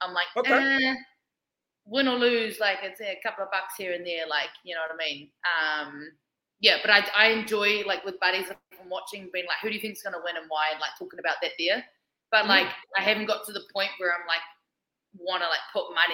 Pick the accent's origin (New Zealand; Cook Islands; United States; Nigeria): New Zealand; Hey, sue me, I'm Kiwi. Talking English over here.